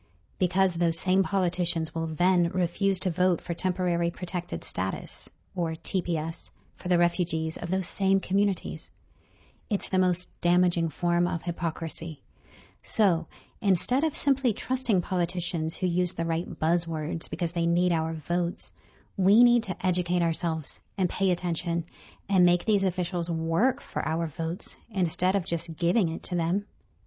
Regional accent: Venezuela; moved away as an adult; now in United States; I left my home country because I wasn't going to be able to work as a journalist, which has always been my dream. Along with the loss of freedom for the press, Venezuela's democracy shattered

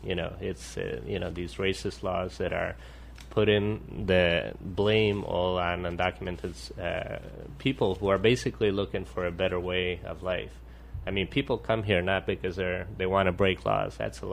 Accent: Nicaragua; Yeah, and I grew up in Nicaragua. I'm a dual citizen, actually, of the U.S. and Nicaragua

